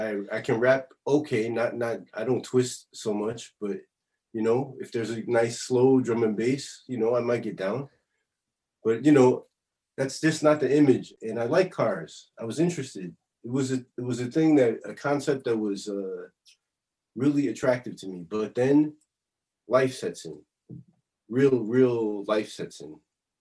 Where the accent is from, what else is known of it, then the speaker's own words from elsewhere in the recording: Chicago, Illinois, United States; You know, like I'm from Chicago, and what I remember. It's very busy and there's a lot of people